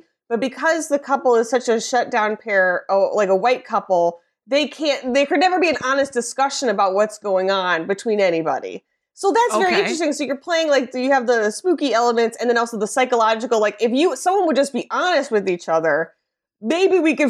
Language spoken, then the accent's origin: English; Midwest, United States; like being a Midwesterner, a woman, an American, you know, whatever, a Catholic, you're sort of compelled to be like, everything's fine